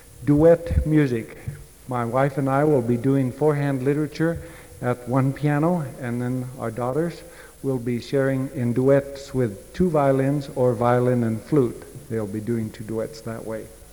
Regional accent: Northfield, Minnesota, United States; we're from Northfield, Minnesota, and we teach at St. Olaf College.

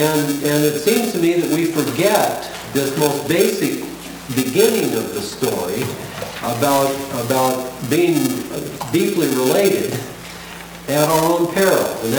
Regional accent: United States; for me to say I'm an American and I'm a Lutheran

